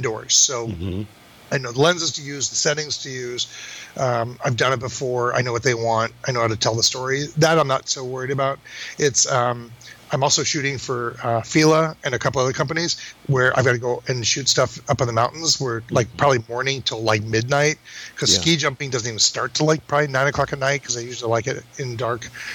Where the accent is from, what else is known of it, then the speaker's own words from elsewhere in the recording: California, United States; I'm from California. Like I'm in shorts and t-shirts.